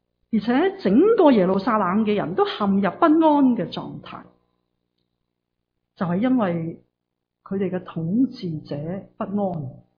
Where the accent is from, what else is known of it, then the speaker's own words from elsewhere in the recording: China; 我哋其实中国人或者呢都几常系有咁嘅情况